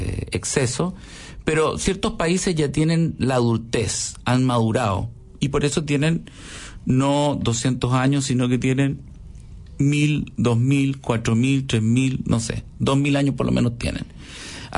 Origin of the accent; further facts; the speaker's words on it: Chile; somos todos chilenos